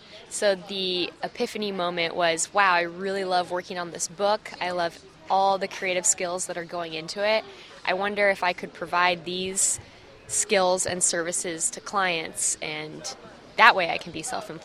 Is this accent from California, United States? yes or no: yes; Leucadia, California, United States; I grew up in Leucadia, California, which is North County, San Diego.